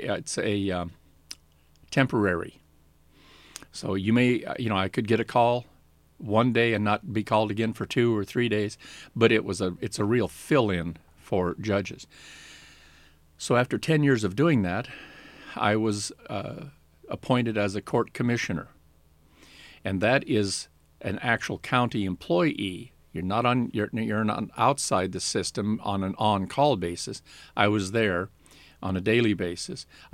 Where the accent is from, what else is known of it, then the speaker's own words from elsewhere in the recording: Spokane, Washington, United States; I'm a local guy. I was born here in Spokane, went to Stevens Grade School, Lewis and Clark High School, Gonzaga University, and Gonzaga Law School.